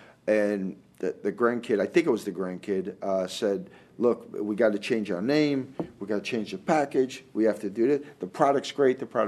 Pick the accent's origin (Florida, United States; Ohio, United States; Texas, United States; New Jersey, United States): New Jersey, United States; I'm from New Jersey, the New York area. I grew up in New Jersey.